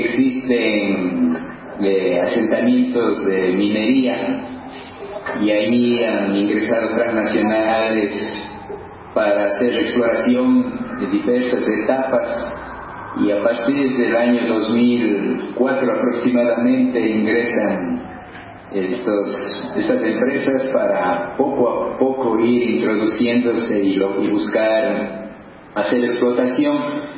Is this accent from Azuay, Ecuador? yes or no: yes; Cuenca, Azuay, Ecuador; Bueno, soy de Ecuador, de los pueblos y nacionalidades indígenas del Ecuador, desde el lugar, desde uno de los puntos del sur del territorio, Cuenca, zona Quinsacocha.